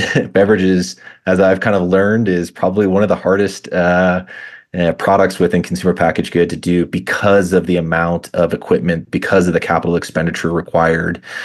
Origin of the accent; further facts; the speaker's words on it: Oregon, United States; I grew up in the Northwest. I grew up outside of Portland and had always been a huge fan of Central Oregon.